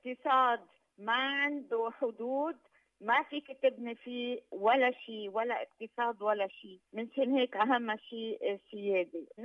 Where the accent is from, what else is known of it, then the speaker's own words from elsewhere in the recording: Lebanon; نحن كلبنانية